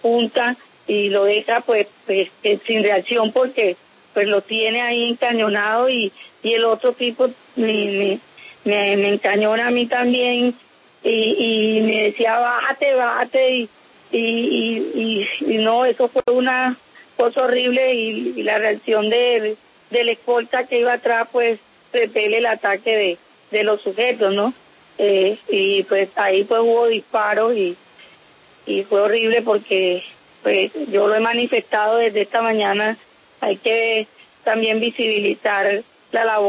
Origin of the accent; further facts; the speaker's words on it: San Juan Nepomuceno, Bolívar, Colombia; Yo nací en San Juan de Pomuceno, Bolívar. Aquí soy y aquí he venido ejerciendo mi liderazgo.